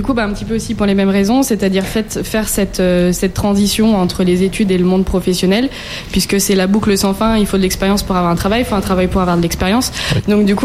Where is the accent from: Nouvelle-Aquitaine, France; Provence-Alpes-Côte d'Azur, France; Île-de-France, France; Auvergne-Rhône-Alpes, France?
Auvergne-Rhône-Alpes, France; Lyon; Oui, alors moi je suis lyonnaise de base